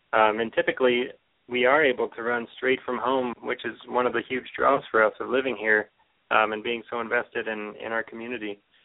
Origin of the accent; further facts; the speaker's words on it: Midwest, United States; now in Healy, United States; She's a Texan and I'm a Midwesterner, so for us, having this sort of wide open space that we have here on Stampede, which is where we are in Healy